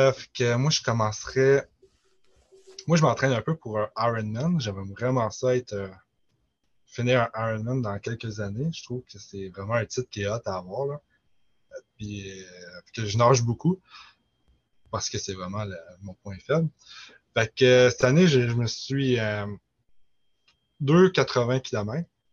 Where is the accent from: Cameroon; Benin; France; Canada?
Canada; Quebec; comme je viens du Témiscamingue, pour ça, ça s'appelle Témis Ultra. Puis il n'y avait pas de course en sentier dans mon bout.